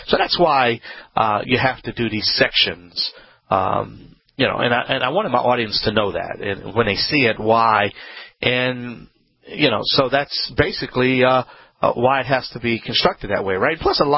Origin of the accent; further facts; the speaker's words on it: Louisiana, United States; this is Home Talk USA.